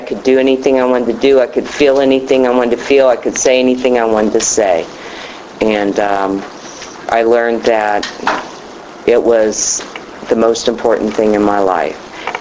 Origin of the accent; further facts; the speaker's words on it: Columbus, Ohio, United States; moved away as an adult; now in Florida, United States; I came to Florida May 31st of last year, and I'm from Columbus, Ohio. How about them Buckeyes?